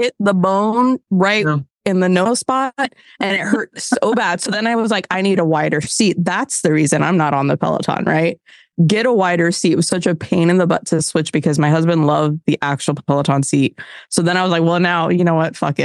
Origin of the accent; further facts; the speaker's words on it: New England, United States; I grew up in New England too.